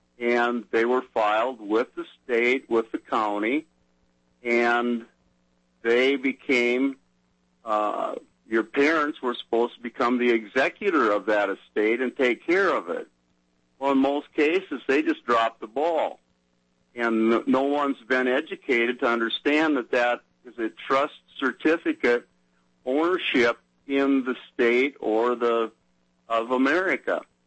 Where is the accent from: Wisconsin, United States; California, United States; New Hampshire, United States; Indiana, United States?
Wisconsin, United States; I'm from Wisconsin. I spent 5 years in Missouri